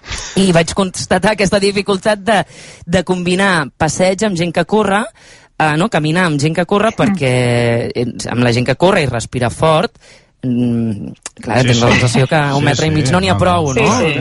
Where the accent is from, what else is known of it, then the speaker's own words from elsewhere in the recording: Barcelona, Catalonia, Spain; visc en un poble, des de fa mig any vam prendre la decisió de canviar de lloc de residència, vivíem a Barcelona, som de Barcelona, i bé, ens vam enamorar de la que avui és casa nostra i vam marxar.